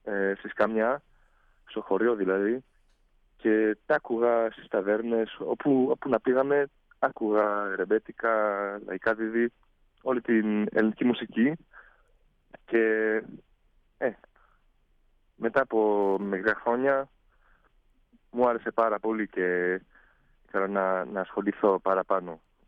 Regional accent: Switzerland; also born or lived in Turkey; Ναι, εκεί μεγάλωσα στην Ελβετία και στην Τουρκία λίγο, ήταν 4 χρόνια, αλλά ήμουνα ακόμα νέος, ήμουνα 8 με 12 ετών.

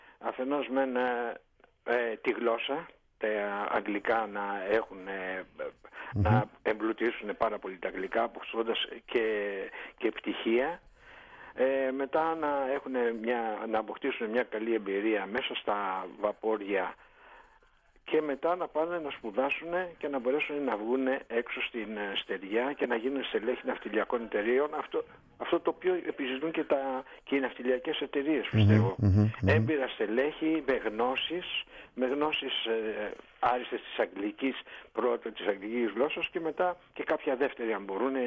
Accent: Greece; έτσι πάντα σκεφτόμουν την πατρίδα μου και το σπίτι μου, και η φωνή της Ελλάδος ήταν για μένα ό,τι καλύτερο

